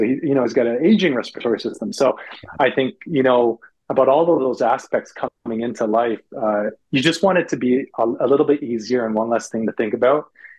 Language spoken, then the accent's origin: English; Toronto, Ontario, Canada; now in California, United States; I'm from Canada originally. I grew up in Toronto near the Great Lakes.